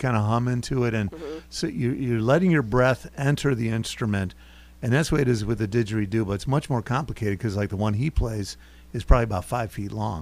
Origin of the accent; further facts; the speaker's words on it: Charleston, South Carolina, United States; because I'm from Charleston.